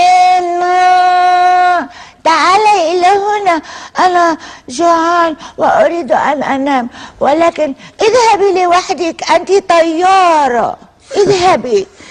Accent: Lebanon; انا فنانة لبنانية

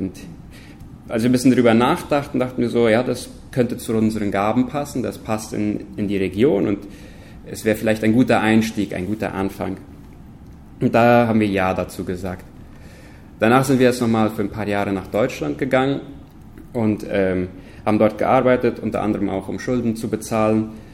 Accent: Boquerón, Paraguay; meine Frau heißt Ginny. Wir kommen beide hier aus dem Chaco. Ich bin in Menno aufgewachsen, meine Frau in Neuland.

